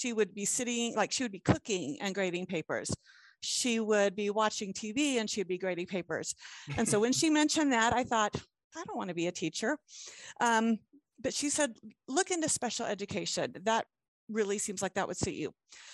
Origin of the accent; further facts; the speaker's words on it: Virginia, United States; So originally I grew up in Southeastern Virginia, like in the Hampton Roads area.